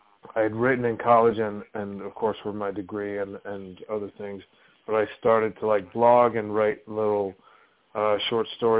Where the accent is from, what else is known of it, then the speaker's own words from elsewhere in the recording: Syracuse, New York, United States; I grew up in Syracuse on the south and on the east side. I went to Catholic school.